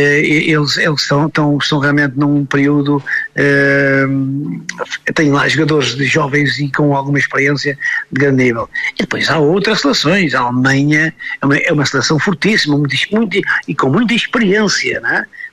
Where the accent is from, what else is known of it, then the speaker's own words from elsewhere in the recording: Portugal; não se ganha um jogo só porque somos portugueses